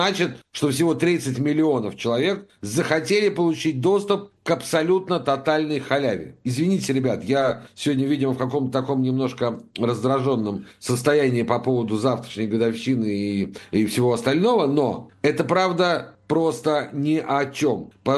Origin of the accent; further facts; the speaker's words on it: Moscow, Russia; А знаешь, как москвич, я помню